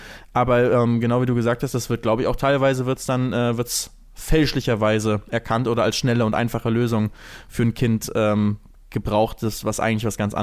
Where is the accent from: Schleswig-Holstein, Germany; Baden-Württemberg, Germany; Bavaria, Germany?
Schleswig-Holstein, Germany; Lübeck; Wenn ich immer zurück in meine Heimatstadt nach Lübeck gehe